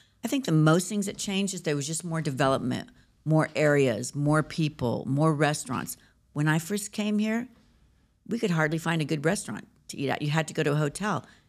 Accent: Lebanon; also born or lived in Syria; now in United States; I'm half Lebanese, half Syrian.

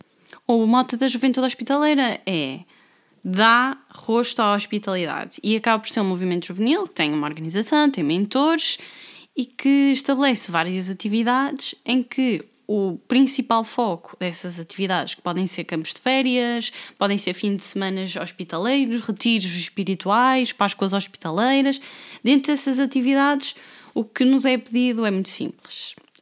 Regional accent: Amarante, Porto, Portugal; fomos raparigas e rapazes, todos da mesma idade, mais ou menos ali aquele grupo de jovens da minha aldeia, e partimos na aventura. Nós de Amarante, uma aldeia muito pequenina, viemos aqui para baixo, para Lisboa

